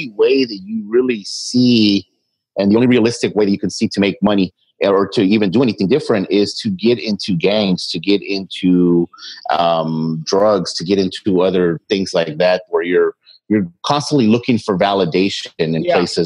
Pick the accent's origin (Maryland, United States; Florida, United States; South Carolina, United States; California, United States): California, United States; Los Angeles; That, where are you from? That was how it was asked in South LA where I was growing up.